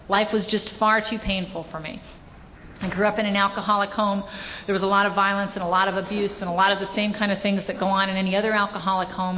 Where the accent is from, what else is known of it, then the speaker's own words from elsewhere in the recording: Venice, California, United States; I grew up in Venice